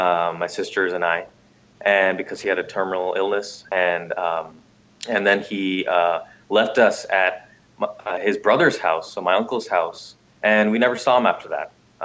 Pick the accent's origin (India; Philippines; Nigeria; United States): India; born there; English is a second language; I was born in India, and I had my family there, my parents and two older sisters.